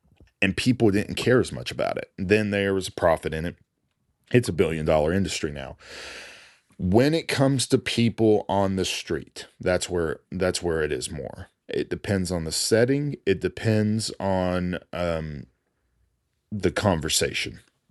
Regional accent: Tennessee, United States; I said, no, I'm from Tennessee. But you met me in Atlanta.

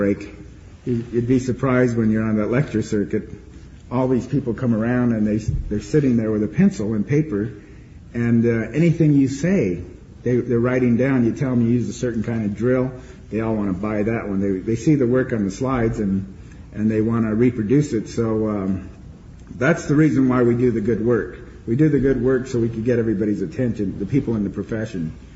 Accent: Visalia, California, United States; my background is that I was raised in Visalia, and I went to high school there.

